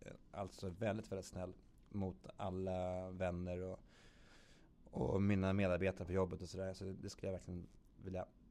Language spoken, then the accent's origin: Swedish; Farsta, Stockholm County, Sweden; det är väldigt irriterande att jag kommer från Farsta